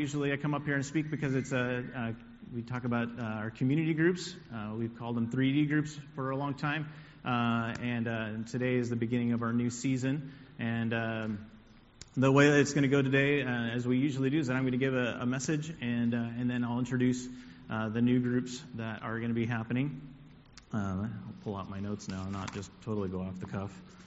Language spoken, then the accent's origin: English; Puerto Rico; Some of you may know that I grew up in Puerto Rico